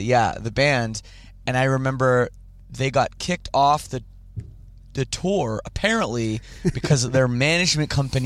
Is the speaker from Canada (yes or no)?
yes; Canada; I'm Canadian